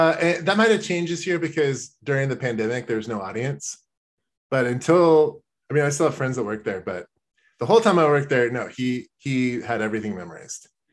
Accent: Austin, Texas, United States; growing up in Austin is so nice and it's like so educated, and it's just it is a very fancy city, especially for Texas

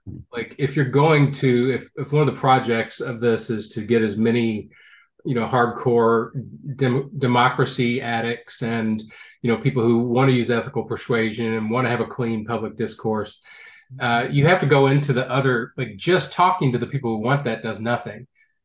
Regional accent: Kentucky, United States; because I grew up in Kentucky and my family wasn't very political

